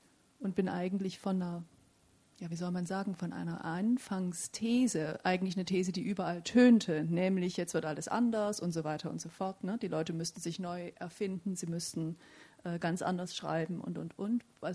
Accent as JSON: {"language": "German", "region": "East Germany", "country": "Germany", "also_born_or_lived": "England", "moved": "as an adult", "said": "Man kommt als Ossi, wenn Sie so wollen, in den frühen 90er Jahren nach England, also in den akademischen Bereich, lehrt dort in der Germanistik"}